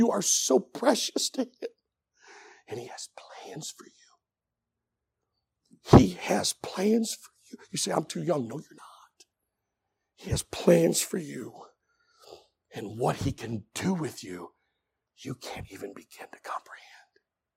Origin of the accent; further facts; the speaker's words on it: Michigan, United States; But I grew up in Michigan, and we couldn't wait for the first snow.